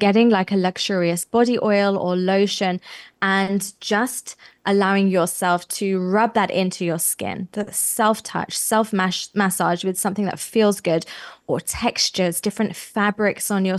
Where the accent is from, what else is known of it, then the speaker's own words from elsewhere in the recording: England, United Kingdom; now in Durban, South Africa; So me growing up in England, the smell of sun cream that totally transports me to a holiday. Whereas now I'm living in Durban, sun cream is my everyday.